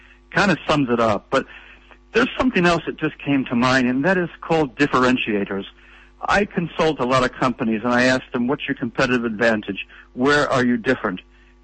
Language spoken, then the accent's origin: English; Canada; I'm Canadian and that I've lived in 8 countries